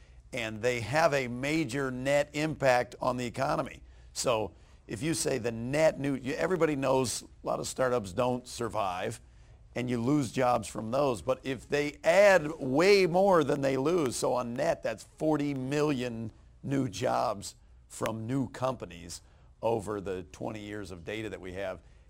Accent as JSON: {"language": "English", "town": "Chicago", "region": "Illinois", "country": "United States", "said": "I'm from Chicago."}